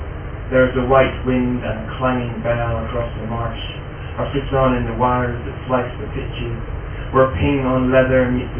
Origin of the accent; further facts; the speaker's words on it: Bushmills, Northern Ireland, United Kingdom; I grew up in Bushmills on the north coast, and this is about that area.